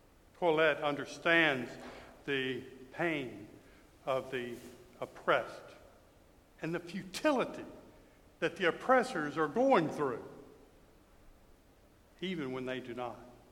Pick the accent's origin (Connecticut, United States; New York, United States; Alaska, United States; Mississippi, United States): Mississippi, United States; I grew up in Mississippi, just at the height of the civil rights movement. It was a difficult time.